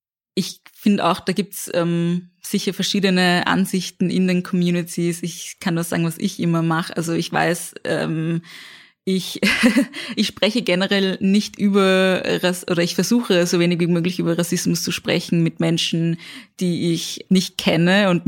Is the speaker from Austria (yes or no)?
yes; Vienna, Austria; ich komme aus dem 17. Bezirk.